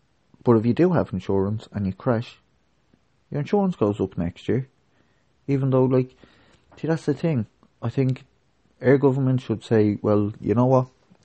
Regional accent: Ireland; I'm from Ireland.

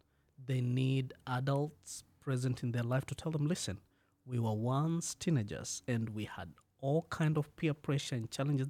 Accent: Kenya; moved away as an adult; now in United States; I'm originally from Kenya. I've been in the U.S. since 2014.

